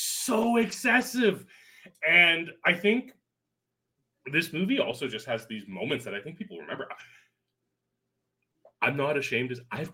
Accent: Canada; I'm Canadian.

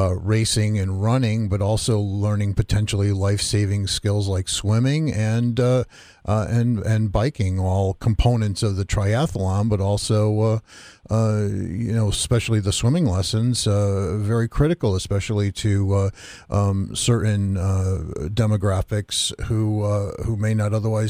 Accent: Waterbury, Connecticut, United States; one of the initial affiliations that you made was with my hometown YMCA in Waterbury

